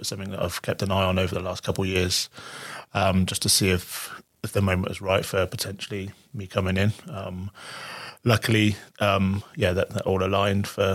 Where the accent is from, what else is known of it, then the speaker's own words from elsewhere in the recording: South West England, United Kingdom; So I grew up in North Devon, a long way away from where we are at the moment.